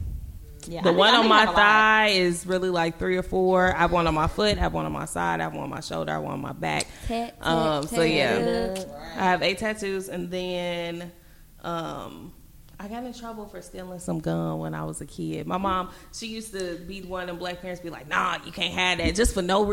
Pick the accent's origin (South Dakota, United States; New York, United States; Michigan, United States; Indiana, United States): Indiana, United States; Gary; when he came to Gary, because y'all know I'm from Gary, Indiana, y'all.